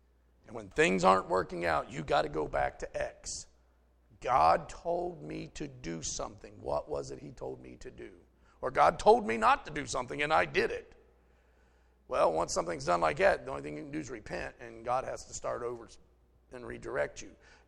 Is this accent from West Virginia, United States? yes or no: yes; West Virginia, United States; Y'all think I'm kidding. I'm from West Virginia. I'm not lying.